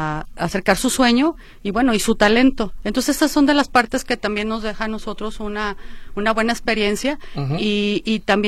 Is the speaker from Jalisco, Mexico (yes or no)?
yes; Guadalajara, Jalisco, Mexico; es una manera de regresar a Guadalajara, a mi ciudad. Yo soy tapatía, mis papás también